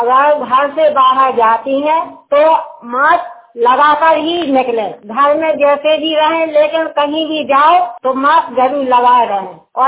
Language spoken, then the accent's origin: Hindi; Mamna, Uttar Pradesh, India; हम बोल रहे हैं पंचायत सदस्य हैं। … और हम अपने ग्राम मामना के रहने वाले हैं और महोबा हमारा जिला है और ब्लॉक कबरई है।